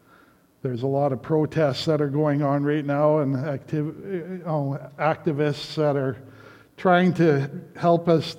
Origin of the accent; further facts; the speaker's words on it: Calgary, Alberta, Canada; I grew up in Calgary, so I wasn't completely unfamiliar with big cities